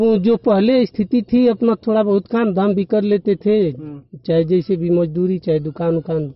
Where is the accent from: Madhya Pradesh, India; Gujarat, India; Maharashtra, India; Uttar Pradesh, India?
Uttar Pradesh, India; Bahrampur; ग्राम बहरामपुर के रहने वाले हैं, और चूंकि हम बिल्कुल निम्न गरीब तबके से हैं, बिलोंग करते हैं।